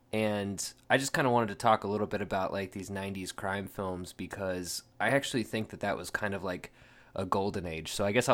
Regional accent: Midwest, United States; now in Portland, United States; I'm a dude from the Midwest slash South, depending on what part of the Census Bureau you ask. And so we clicked pretty much immediately as soon as I moved to Portland.

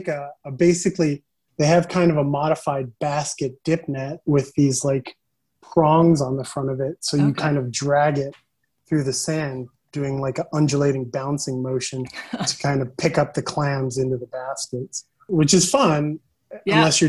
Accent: St. Thomas, U.S. Virgin Islands; I was born and raised on St. Thomas. And so, you know, I grew up on a small island surrounded by open ocean, really, and the Caribbean Sea.

